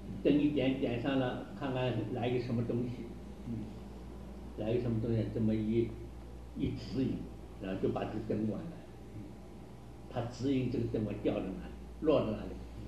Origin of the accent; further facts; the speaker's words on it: China; 西藏人乌鸦是吉祥的，